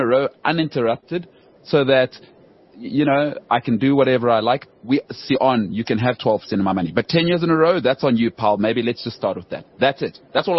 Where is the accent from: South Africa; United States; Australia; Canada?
South Africa; as a South African